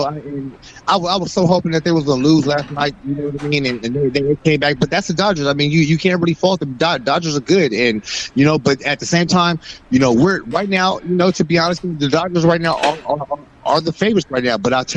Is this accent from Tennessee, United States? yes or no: no; San Diego, California, United States; also born or lived in Baltimore; You know, I was actually born in Baltimore, you know what I mean? But I was raised in San Diego, you know.